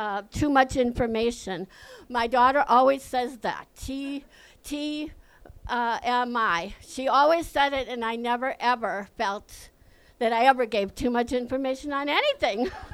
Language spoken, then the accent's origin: English; Milwaukee, Wisconsin, United States; So I grew up in Milwaukee, born and raised in this town, and I never lived anywhere else. I grew up on Washington Park neighborhood, on Spalding Place.